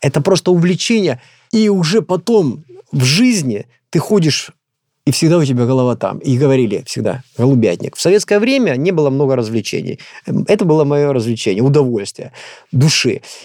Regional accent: Khartsyzk, Donetsk Oblast, Ukraine; Я сам с Донбасса, это родина моя, ДНР, Харциск, это 13 километров от Макеевки, 30 километров от Донецка. Это для меня родные земли, которые я посещаю при первой возможности.

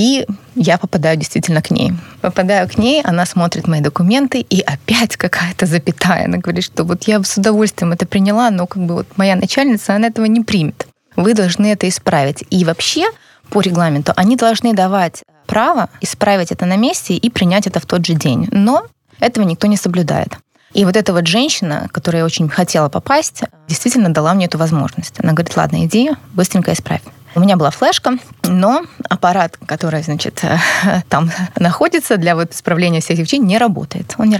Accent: Chișinău, Moldova; first language ru; Хотя у меня есть документ, который подтверждает, что я закончила школу, русскую школу в Кишиневе. И где-то, да, мне это было неприятно, потому что за мой русский язык меня зачастую гнобили на моей родине, где я родилась, да, в Молдавии.

